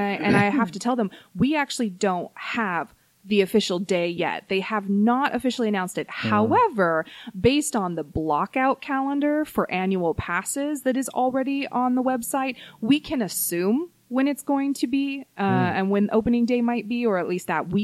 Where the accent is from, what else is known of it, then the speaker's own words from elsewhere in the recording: California, United States; But I feel very proud as a Californian to know that the original Disneyland is getting their Star Wars